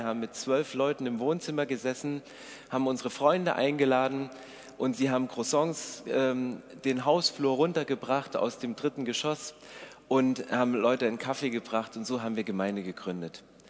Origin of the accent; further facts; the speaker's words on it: Walddorf, Saxony, Germany; Ich komme nicht aus der Schweiz. Ich bin aufgewachsen in der Nähe von Hernhut. Das ist ein ganz kleines Dorf, Walddorf heißt das. Und in diesem Dorf leben 800 Einwohner und es werden immer weniger.